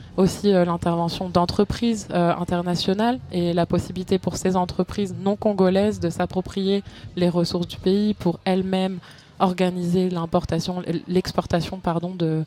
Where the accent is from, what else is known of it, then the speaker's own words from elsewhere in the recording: France; je parle en tant que Française ici